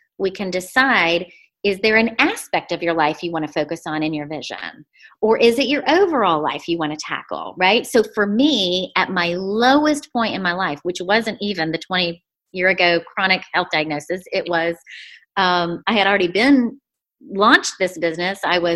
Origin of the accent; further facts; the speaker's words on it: Midwest, United States; You know, I grew up in the Midwest. We have a hard work ethic. I have Irish blood flowing through my veins.